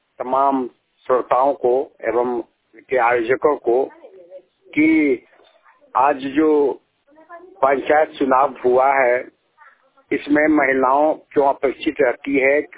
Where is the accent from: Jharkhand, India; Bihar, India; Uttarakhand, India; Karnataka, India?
Jharkhand, India; Basantpur; देवघर जिला से देवघर प्रखंड पंचायत धरवाड़ी ग्राम बसंतपुर के रहने वाला हूँ।